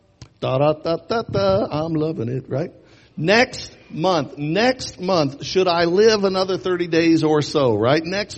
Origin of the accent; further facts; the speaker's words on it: Missouri, United States; I've actually lived in Kansas longer than I lived in my home state of Missouri.